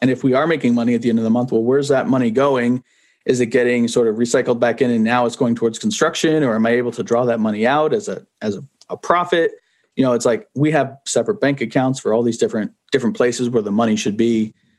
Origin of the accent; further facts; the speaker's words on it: New Jersey, United States; I'm the guy from New Jersey coming into North Carolina or Kentucky. You know, I'm an outsider.